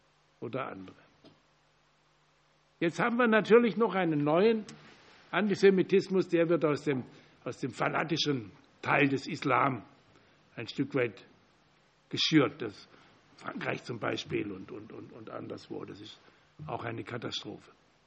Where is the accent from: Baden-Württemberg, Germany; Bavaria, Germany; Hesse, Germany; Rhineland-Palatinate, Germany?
Baden-Württemberg, Germany; Wenn Sie aufgewachsen sind im Schwarzwald, wie ich bin, haben Sie in den 50er, 60er Jahren selten jüdische Menschen erlebt.